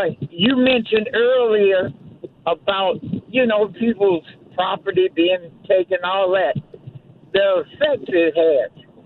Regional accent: St. Louis, Missouri, United States; I grew up in St. Louis.

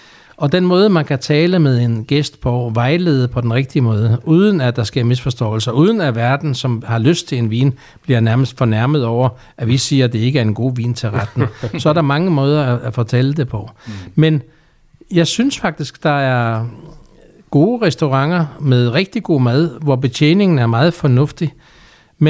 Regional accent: Faroe Islands; now in Denmark; Og så kom den lille tykke bamse her afsted i 86. Og meningen var, at jeg skulle tilbage til Færøerne

